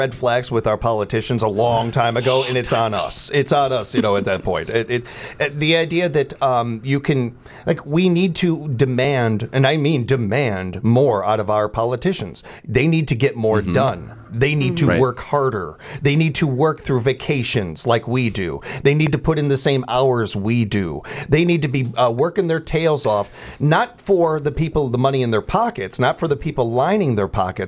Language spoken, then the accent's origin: English; Chicago, Illinois, United States; growing up in Chicago, we used to get teased all the time that we had a chip on our shoulder